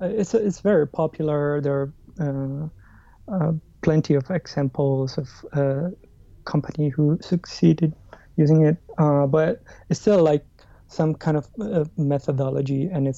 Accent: Sicily, Italy; English is a second language; I'm Italian, and I grew up in Sicily, and in a small town, right?

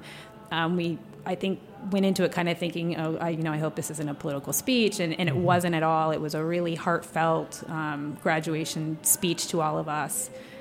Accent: Monmouth, Illinois, United States; I went to college in my hometown. It's called Monmouth College in a little tiny town in Illinois where I grew up, Monmouth, Illinois.

